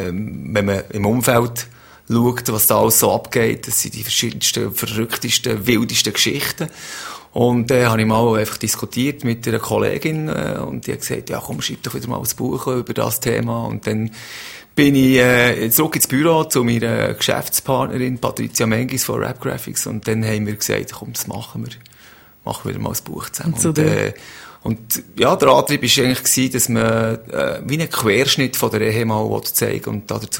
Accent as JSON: {"language": "German", "region": "Bern", "country": "Switzerland", "tie": "born or raised there", "also_born_or_lived": "Valais", "said": "ich fühle mich auch eigentlich irgendwo durch als Walliser, aber ich bin gleich auch, durch das, dass ich in Bern aufgewachsen bin, eigentlich ein Berner."}